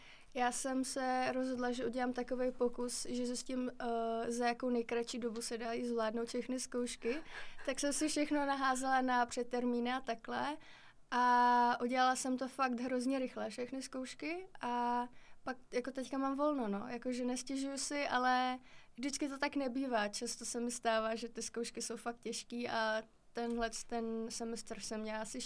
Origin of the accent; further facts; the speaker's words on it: Borová Lada, South Bohemian Region, Czechia; Jsem ze Šumavy, přesněji z Borových Lad. To je malinká vesnička. Je to vlastně na hranicích s Německem.